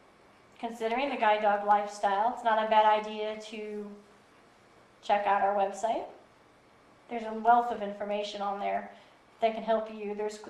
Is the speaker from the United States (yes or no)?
yes; Midwest, United States; You tell I'm from the Midwest, where the last place you want to be is outside.